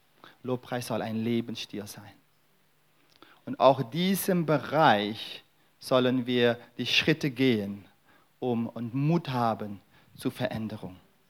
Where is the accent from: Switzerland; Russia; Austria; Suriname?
Suriname; Und ich komme aus Suriname und wenn man in Suriname tanzt, dann tanzt man nicht so.